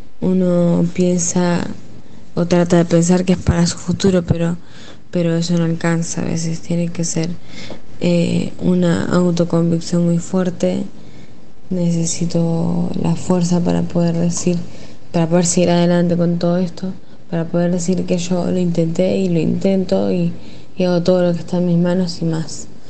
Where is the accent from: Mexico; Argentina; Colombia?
Argentina; Villa de Mayo, Buenos Aires Province; tengo 19 años y soy de Villa de Mayo.